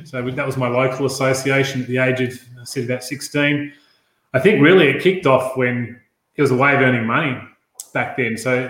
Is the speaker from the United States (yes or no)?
no; Sydney, New South Wales, Australia; I'm on the Northern Beaches part of Sydney. Was born here and still continue to live here in what's a beautiful part of the world over here.